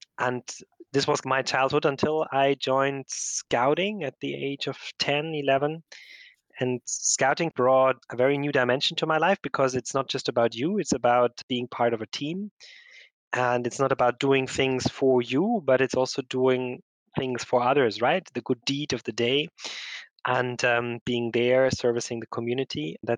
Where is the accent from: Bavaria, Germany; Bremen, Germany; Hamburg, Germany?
Bavaria, Germany; I grew up in Bavaria. I had a very lovely childhood there.